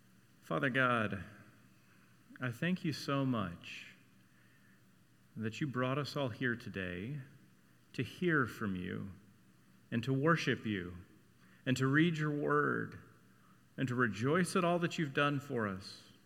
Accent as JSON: {"language": "English", "region": "Texas", "country": "United States", "said": "I'm from Texas. Did you know that?"}